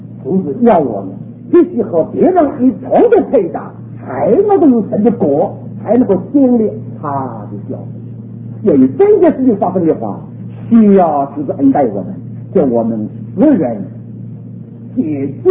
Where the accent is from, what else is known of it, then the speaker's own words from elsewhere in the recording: China; 我们中国人以前呢，事必轻功，每一件事情都自己管，是最没有用的。